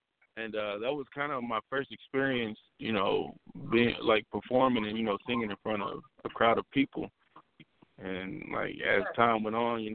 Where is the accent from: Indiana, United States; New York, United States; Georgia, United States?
Indiana, United States; Indianapolis; I'm from Indianapolis, Indiana.